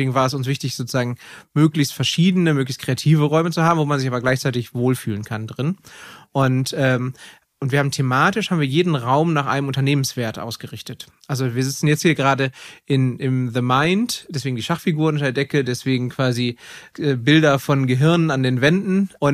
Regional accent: Bochum, North Rhine-Westphalia, Germany; hier komme ich aus Bochum, hier weg quasi

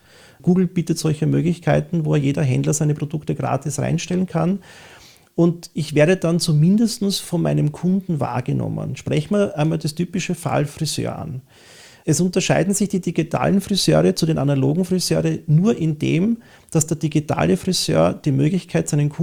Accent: Vienna, Austria; Lieblingsmusik, typisch wienerisch, von … da wo ich herkomme, da gehöre ich hin.

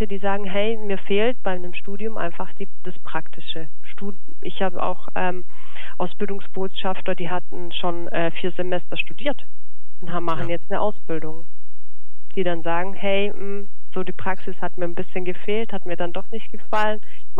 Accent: Croatia; first language Croatian; German is a second language; Ich habe ja schon gesagt, meine Muttersprache ist Kroatisch. Ich komme dementsprechend aus Kroatien

